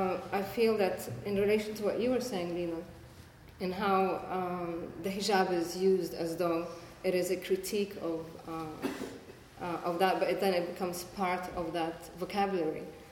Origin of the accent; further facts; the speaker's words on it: Bethlehem, West Bank, Palestine; also born or lived in Jerusalem; I come from a place that has been, you know, under occupation, and I grew up in Bethlehem. I was born in Jerusalem